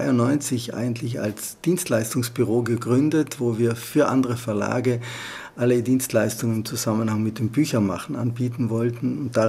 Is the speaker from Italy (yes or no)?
yes; Trentino-Alto Adige, Italy; Wir als Südtiroler verstehen uns natürlich als Scharniere zum deutschsprachigen Raum.